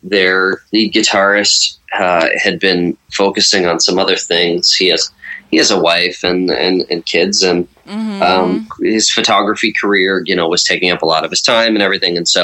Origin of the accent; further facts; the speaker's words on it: Boardman, Ohio, United States; So, I grew up in Boardman, Ohio, and... started playing drums first and then guitar.